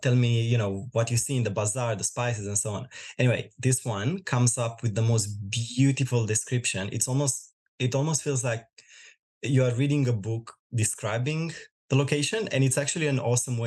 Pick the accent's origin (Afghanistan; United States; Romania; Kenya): Romania; now in Australia; I'm originally from Romania. I moved in Australia about 5 years ago, and at the moment I work as a nurse for Tweed Hospital.